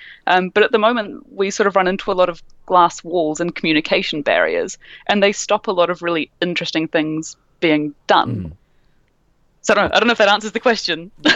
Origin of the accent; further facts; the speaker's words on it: New Zealand; Can identify being a New Zealander.